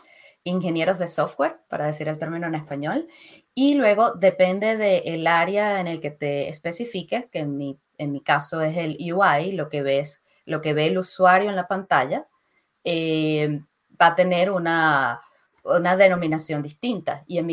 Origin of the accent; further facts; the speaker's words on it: Venezuela; moved away as an adult; now in Scotland, United Kingdom; como ya Saúl les comentó. Vengo de Venezuela. Actualmente vivo en Escocia. Vivo y trabajo en Escocia, en Reino Unido. Y bueno, yo me gradué como bibliotecóloga de la Universidad Central de Venezuela.